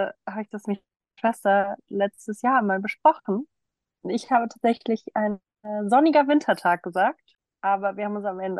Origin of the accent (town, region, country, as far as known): Schleswig-Holstein, Germany